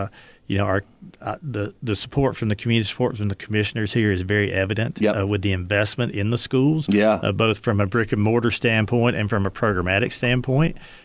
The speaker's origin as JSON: {"language": "English", "region": "Tennessee", "country": "United States", "tie": "born or raised there", "said": "whether you're talking about Western North Carolina, really where I grew up in East Tennessee, same thing's happening over there."}